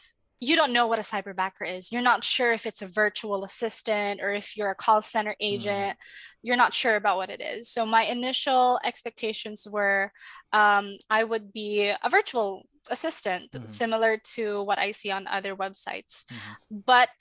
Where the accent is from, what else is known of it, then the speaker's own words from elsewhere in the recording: Cagayan de Oro, Northern Mindanao, Philippines; I'm in Cagayan de Oro. And back then, it wasn't really that bad. But very recently, it just started getting worse and worse.